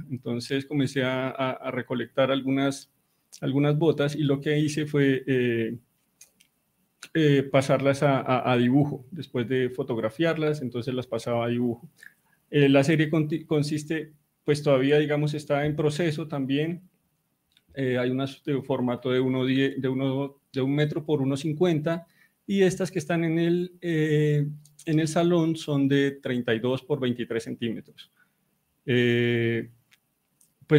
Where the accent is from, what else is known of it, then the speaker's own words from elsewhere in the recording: Bolívar, Cauca, Colombia; yo soy un artista del Cauca, soy un artista de un pueblo que se llama Bolívar. Me gradué en el 2008 en la Universidad del Cauca.